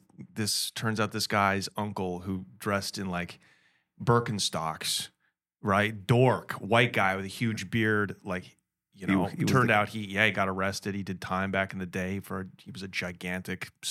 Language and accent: English; Portland, United States; I grew up in the 80s and the 90s, so it was just like a port city, right? It was a real great place to grow up, very middle class